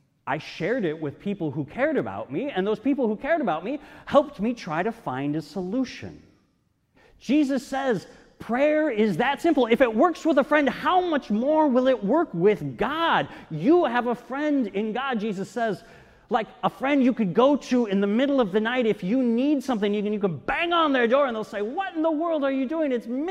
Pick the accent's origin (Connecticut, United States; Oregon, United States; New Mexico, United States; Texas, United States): New Mexico, United States; Albuquerque; Where I grew up in Albuquerque, New Mexico, there's a little tiny church out in the country where there's a hole in the ground